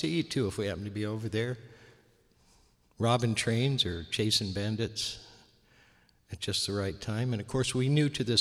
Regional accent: Iowa, United States; I was born and raised in Iowa, that kind of thing.

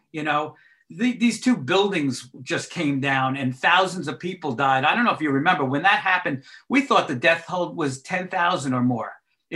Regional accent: New York, United States; I guess growing up in Long Island, it was a pretty lily white neighborhood, you know

